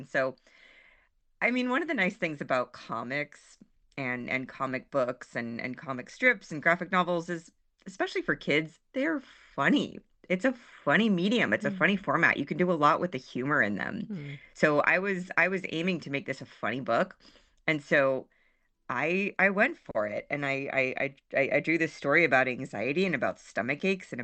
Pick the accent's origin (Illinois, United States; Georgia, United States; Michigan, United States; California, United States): California, United States; San Francisco; now in California, United States; It's a little early for me here in California. The funny papers. It was just one page in my hometown paper in the San Francisco Chronicle.